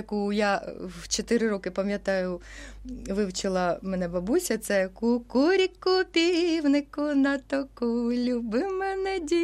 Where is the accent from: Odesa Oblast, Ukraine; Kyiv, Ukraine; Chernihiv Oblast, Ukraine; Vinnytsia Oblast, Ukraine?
Vinnytsia Oblast, Ukraine; Ladyzhyn; born there; Народилася я у Вінницькій області, у місті Ладижин.